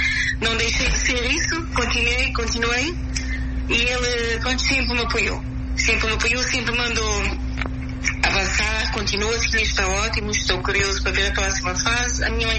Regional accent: Cape Verde; porque eu sou cabo-verdiana

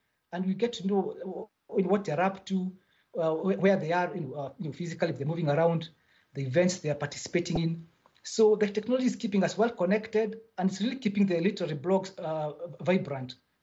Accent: Kenya; first language Kikuyu; English is a second language; his own native Kikuyu, which is also my mother tongue. Now, Ngugi wa Thiong'o is about twice my age. And initially, even though I come from a very large community in East Africa, there are more than 10 million of us

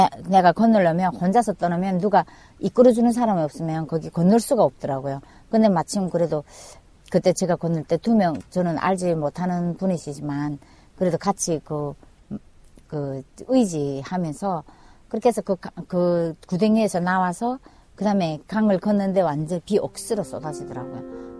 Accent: Hamhung, South Hamgyong, North Korea; now in South Korea; 저는 고향은 북한이고요. 함경남도 함흥리에서 제가 그 탈북을 해서 대한민국에 입국해서 지금은 그 대한민국에 잘 정착해서 결혼까지 하고.

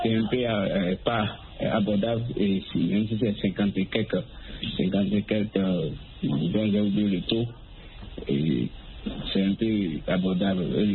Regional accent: Benin; Après ça, les parents, et surtout chez moi au Bénin, ils ont revisé le chicote à l'école.

